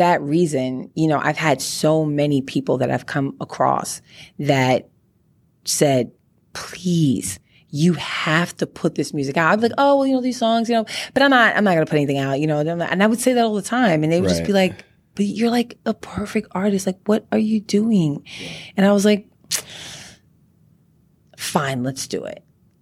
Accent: Trinidad & Tobago; also born or lived in Brooklyn, United States; I was born in Brooklyn, but I was also raised in Trinidad and Tobago, So I'm a Trinidad Begonian, it's in my blood.

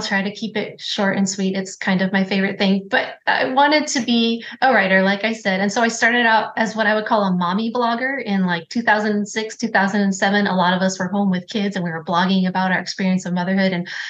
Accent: Alaska, United States; now in Raleigh, United States; Sure. I'm originally from Alaska. I currently live outside of Raleigh, North Carolina.

